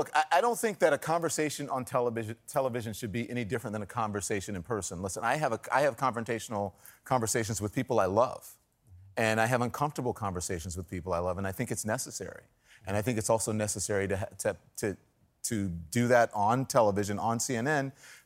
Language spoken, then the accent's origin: English; Louisiana, United States; I am from Louisiana.